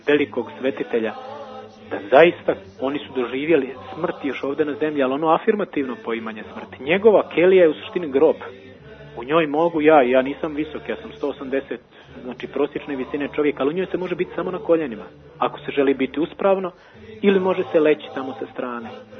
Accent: Mrkonjić Grad, Republika Srpska, Bosnia & Herzegovina; vraćam se ovamo kod nas u Republiku Srpsku i dođem gore kod moji su iznad Banja Luke, 60 km Mrkonjić grad

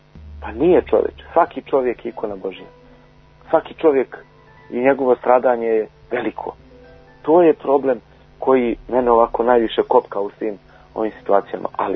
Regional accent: Montenegro; E zato se to dešava i kod nas u Crnoj Gori, gdje želimo da nametnemo sebe kao jedinu mjeru postojanja.

